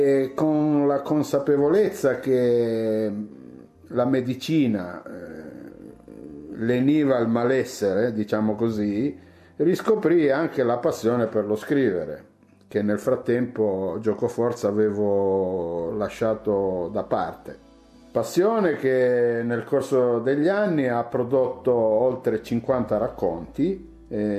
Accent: Taggia, Liguria, Italy; la grande festa che si svolge attualmente a Taggia, appunto, il mio paese di origine

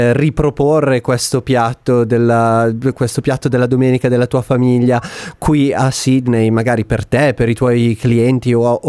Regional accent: Lombardy, Italy; io vengo da una provincia confinante, da quella di Verona, vengo dalla provincia di Brescia e non l'avevo mai sentita

